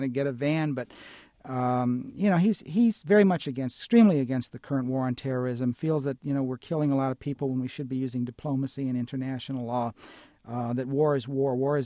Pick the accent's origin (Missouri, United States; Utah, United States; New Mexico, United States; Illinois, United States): Illinois, United States; Berwyn; when I was a teenager growing up in Berwyn, Illinois